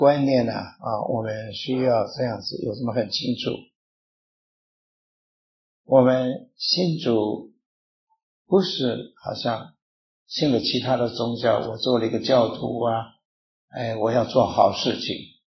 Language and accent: Chinese; China; 好像我们中国人呢，我们有了事情我们就到庙里面去烧香